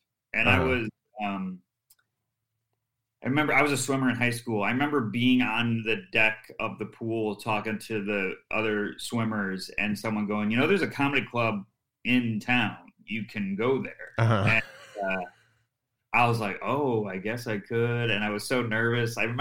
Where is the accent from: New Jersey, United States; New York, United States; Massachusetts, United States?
New York, United States; Syracuse; And then a club opened in my hometown, Syracuse Funny Bone.